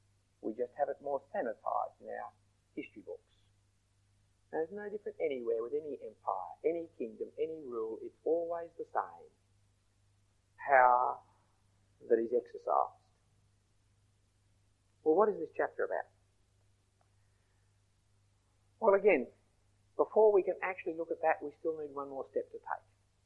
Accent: Australia; as a British citizen that I was raised here in Australia before they took our citizenship away from us

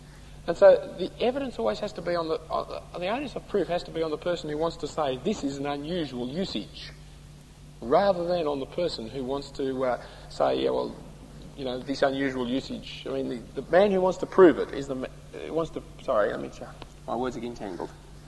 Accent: Australia; accent: Strine; Those of you who know Greek, please excuse my strine accent in Greek.

